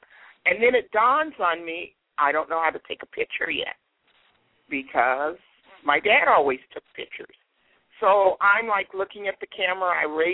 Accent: Compton, California, United States; So once again, I grew up in Compton, California.

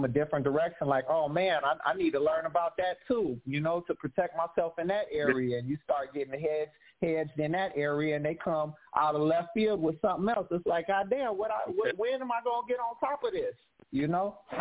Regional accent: Chicago, Illinois, United States; also born or lived in Los Angeles; now in Oakland, United States; I live in Oakland today, though I'm from Chicago, born and raised. You know, I've also lived in L.A.

